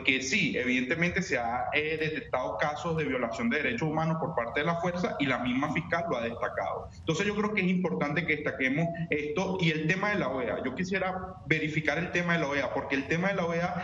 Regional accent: Venezuela; Es mi preocupación como latinoamericano, más mi preocupación como venezolano.

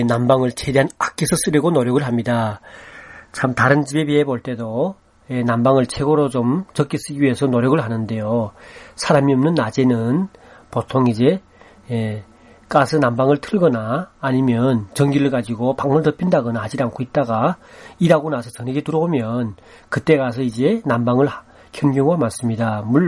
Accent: North Korea; 우리 탈북자들 보통 살고 있는 두 칸짜리 아파트에서는 한 달에 나가는 돈이 보통 5만부터 6만 원 정도

